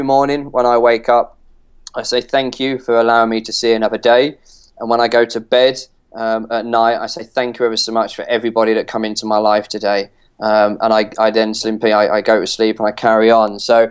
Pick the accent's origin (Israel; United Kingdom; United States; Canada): United Kingdom; London; moved away as an adult; And then I'm originally from London. 10 years ago, I moved 300 odd miles away